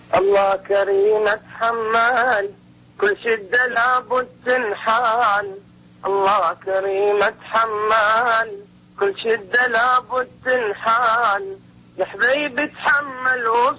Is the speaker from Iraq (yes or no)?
yes; Iraq; now in Dubai, United Arab Emirates; صارت ظروف العراق يعني وطلعنا من العراق وتغربنا من بلد البلد وقطعنا يعني صارت تقريبا 9 سنين